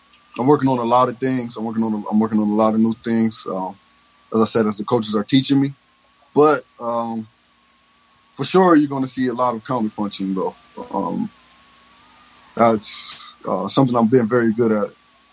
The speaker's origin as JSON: {"language": "English", "town": "Grand Rapids", "region": "Michigan", "country": "United States", "lives_now": "Lansing, United States", "said": "I'm from Grand Rapids, but I live in Lansing."}